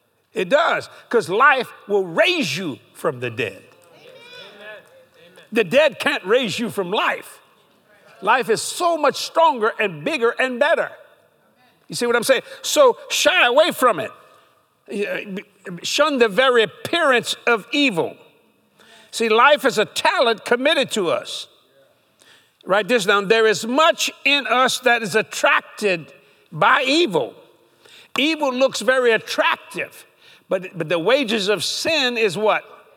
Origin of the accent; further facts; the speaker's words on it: United States; I said, you know, I'm an American.